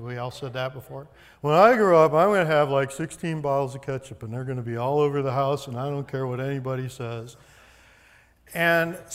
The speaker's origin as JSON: {"language": "English", "town": "Chicago", "region": "Illinois", "country": "United States", "said": "And as a Chicagoan, I don't know why he said hot dogs"}